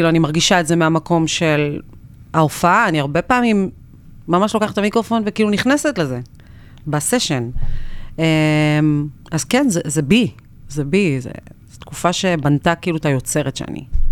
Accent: Nir Yafe, Northern District, Israel; אני בת 35. גדלתי במושב קטן בצפון שנקרא ניר יפה, ככה ליד צומת מגידו כזה.

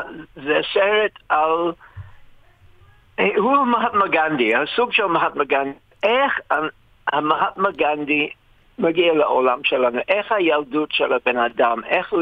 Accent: England, United Kingdom; Hebrew is a second language; ואני פגשתי אותו כמה פעמים באנגליה, אני איש אנגלי

